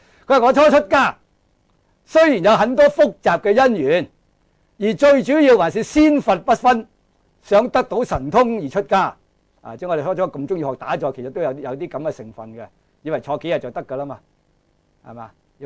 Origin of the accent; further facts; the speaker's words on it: China; 因為我哋中國人由隋唐開始建立落嚟噶啦，講經嘅系統啊